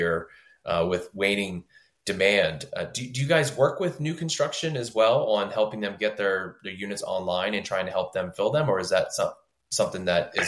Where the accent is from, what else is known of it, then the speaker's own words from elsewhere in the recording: Philadelphia, Pennsylvania, United States; which, by the way, I'm from the Philly area, so 215-610, shout out.